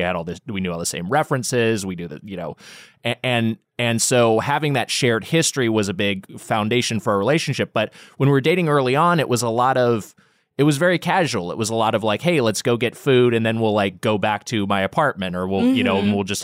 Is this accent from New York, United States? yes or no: no; Long Beach, California, United States; And so we're both from Long Beach area, Long Beach, California.